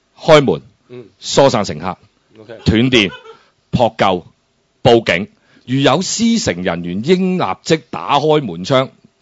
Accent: Hong Kong; 我哋香港人最撚叻、最撚清楚呢樣嘢

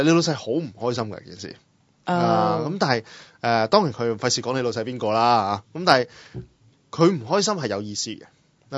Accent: Hong Kong; 我哋香港人嘅習慣政策性

